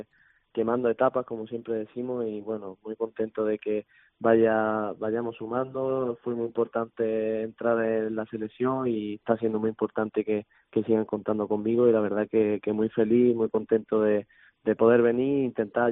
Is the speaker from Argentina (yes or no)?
no; Algarinejo, Andalusia, Spain; la verdad que mi pueblo Algarinejo se vuelca cada vez que puede conmigo